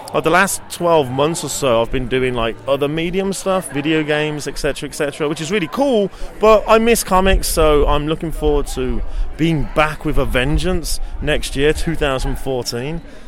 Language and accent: English; England, United Kingdom; accent: English; I hail from England, as the ridiculous accent suggests.